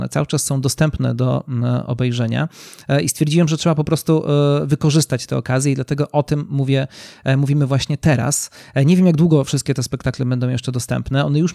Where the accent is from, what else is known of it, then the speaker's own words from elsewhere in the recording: Nowy Sącz, Lesser Poland, Poland; Zazwyczaj nadaje albo z Warszawy, albo z mojego rodzinnego miasta, czyli z Nowego Sącza. A Nowy Sącz, czyli miasto na południu Polski